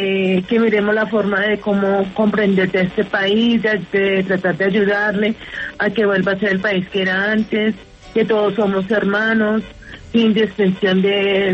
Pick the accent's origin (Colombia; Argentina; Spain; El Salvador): Colombia; todos somos colombianos y todos tenemos una sola bandera, que es la de Colombia.